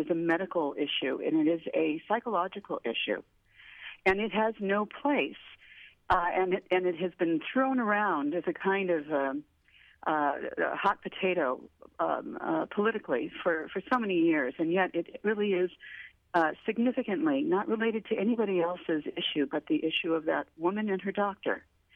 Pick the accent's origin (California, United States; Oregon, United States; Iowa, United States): California, United States; San Miguel; I'm from San Miguel, California. Mm-hmm. And so I'm at the north end of San Luis Obispo County.